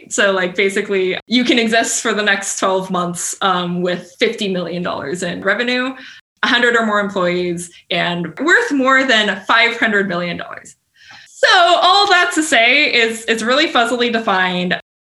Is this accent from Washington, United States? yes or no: yes; Washington, United States; Like I grew up in Washington State. I like some things about Seattle.